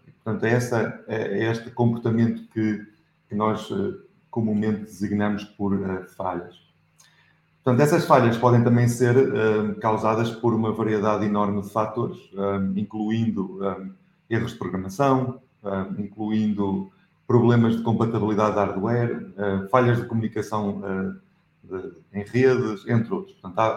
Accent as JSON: {"language": "Portuguese", "country": "Portugal", "accent": "European Portuguese", "said": "o meu sotaque é ligeiramente diferente daquilo que estão habituados"}